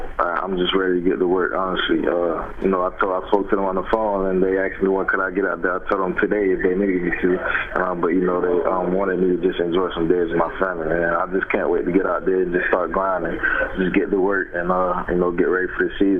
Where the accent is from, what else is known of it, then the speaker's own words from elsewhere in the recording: Haiti; growing up in Haiti, you could be a Brazil fan or Argentina fan.